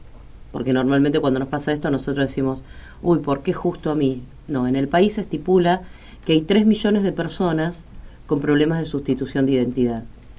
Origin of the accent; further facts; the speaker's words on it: Buenos Aires, Argentina; born there; now in Rosario, Argentina; No, yo nací en Buenos Aires.